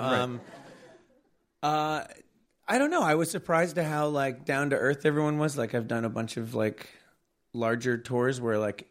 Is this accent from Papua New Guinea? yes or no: no; Canada; Yeah, we're both Canadian.